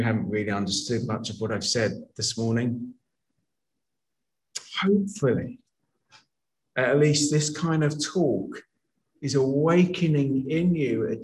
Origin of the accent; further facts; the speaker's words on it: England, United Kingdom; You know, I mean, as English as we are, you know, we're not sitting on the pitch thinking about past defeats and past victories.